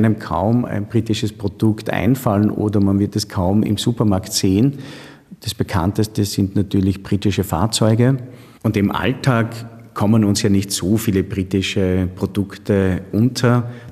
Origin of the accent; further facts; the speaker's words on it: Styria, Austria; es gilt auch, dass wir als Österreicher, als Steirer nicht vom Brexit profitieren